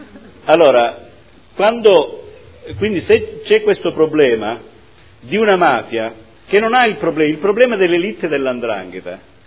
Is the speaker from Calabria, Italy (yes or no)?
yes; Calabria, Italy; ma amo in modo viscerale la mia terra, quindi sono rimasto in Calabria